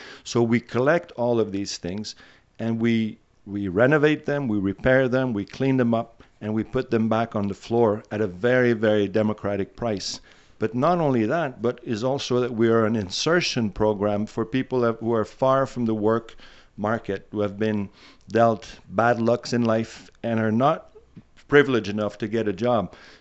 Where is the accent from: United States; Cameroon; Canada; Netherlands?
Canada; Sherbrooke, Quebec; I come from Sherbrooke originally and have been away for many, many years.